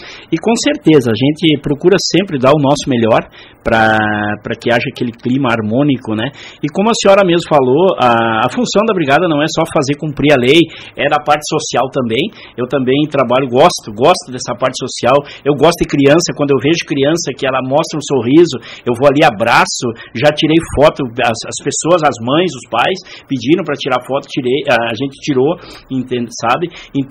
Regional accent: Espumoso, Rio Grande do Sul, Brazil; estar trabalhando na cidade de Espumoso, minha terra natal, né? Minha terra natal.

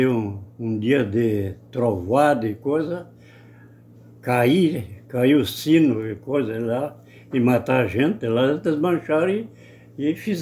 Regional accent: Espumoso, Rio Grande do Sul, Brazil; born or raised there; also born or lived in Soledade, Brazil

